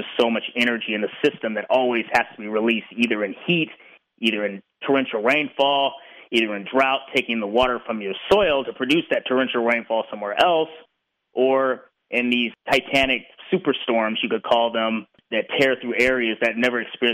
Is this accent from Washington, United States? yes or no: yes; Seattle, Washington, United States; extreme heat relative to normal in my hometown of Seattle, where it was almost 80 degrees in March. I can't ever remember seeing anything like that when I was little.